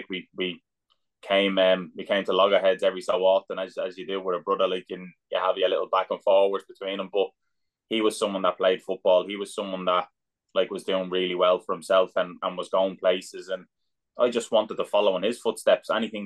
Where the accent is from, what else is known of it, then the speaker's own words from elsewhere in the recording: Dublin, Leinster, Ireland; I was just like a normal kid growing up in Dublin, and just loved every minute of it.